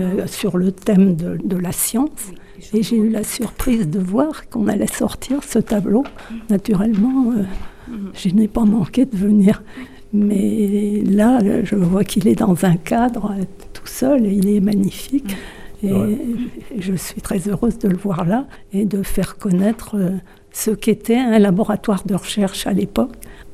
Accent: Rouen, Normandy, France; born there; Je suis née à Rouen. Je suis venue passer l'oral du premier bac à Vannes.

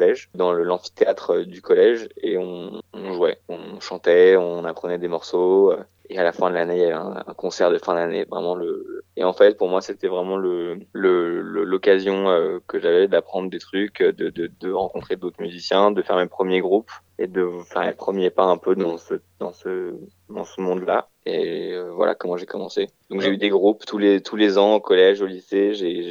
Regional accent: Paris, Île-de-France, France; je l'ai eue vraiment tout seul à Paris, en grandissant à Paris

